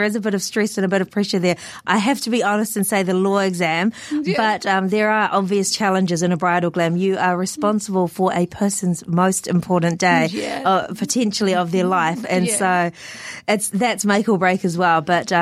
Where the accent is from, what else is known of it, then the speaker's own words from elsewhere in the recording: New Zealand; I'm Fiji Indian, so my parents grew up in Fiji. And so I think me having grown up in New Zealand for most of my life, well, everything bar, 18 months